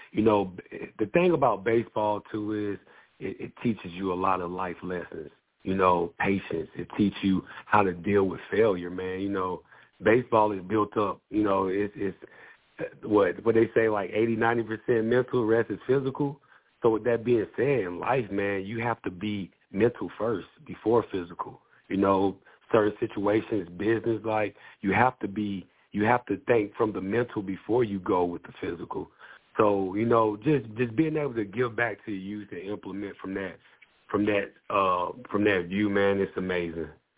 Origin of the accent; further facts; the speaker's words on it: Statham, Georgia, United States; I'm a good old country boy, man. I'm from Athens, Georgia, a little town near Athens, Georgia, called Statham, Georgia.